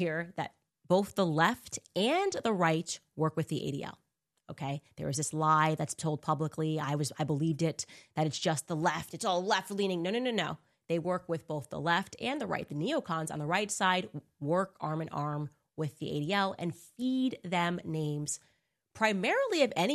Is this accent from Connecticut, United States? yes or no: yes; Connecticut, United States; Now, I know this because I'm from Connecticut